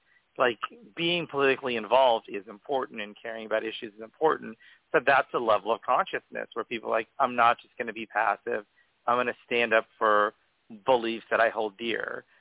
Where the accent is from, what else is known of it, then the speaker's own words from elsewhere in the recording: Oklahoma, United States; for me, I could not be happier that I grew up in Oklahoma. Like, Oklahoma is such a super conservative state.